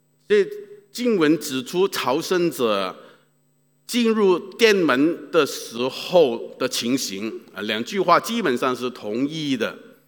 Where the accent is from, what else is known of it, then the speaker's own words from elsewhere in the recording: Guangdong, China; accent: Cantonese; 好像我们广东话说倒米啊